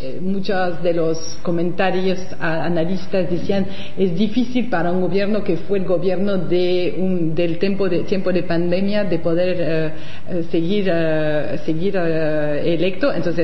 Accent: France; Sí, como francesa, como europea, esa presidencia del Consejo de la Unión Europea

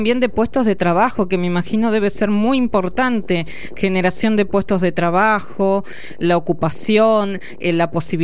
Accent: Carlos Casares, Buenos Aires Province, Argentina; Así que yo soy de Carlos Casares, vos sos de Mercedes, estamos a kilómetros de diferencia.

